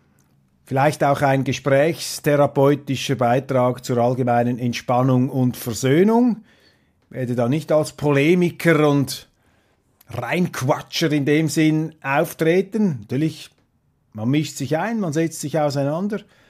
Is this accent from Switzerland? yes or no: yes; Switzerland; Und als Schweizer, was will ein Deutscher einem Schweizer die Demokratie erklären in so einer Talkshow?